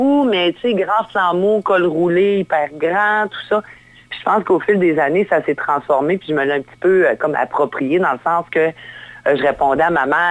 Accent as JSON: {"language": "French", "town": "Baie-Comeau", "region": "Quebec", "country": "Canada", "tie": "born there", "said": "Mais c'est sûr que Bécomo, c'est un incontournable. C'est ma ville natale."}